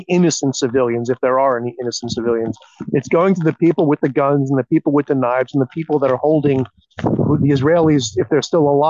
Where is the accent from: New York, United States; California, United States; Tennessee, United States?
New York, United States; I remember growing up in New York, there used to be a public service announcement about the throwing your garbage out.